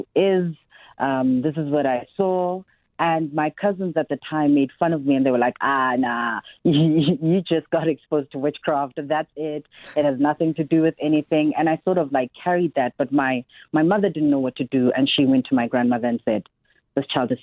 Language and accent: English; Cape Town, Western Cape, South Africa; So I was raised in Cape Town in Kokoletu in a very matriarchal home. So I used to live with my mother, her sisters, and my grandmother. You know, the quintessential black family